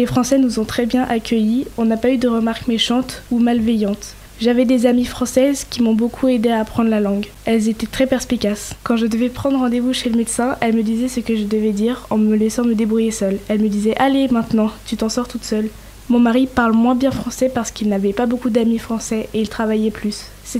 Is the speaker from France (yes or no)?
no; Viana do Castelo, Norte, Portugal; moved away as an adult; Le 9 septembre 1971, moi, mon mari et quelques amis, on est partis de Viana de Castelo au Portugal.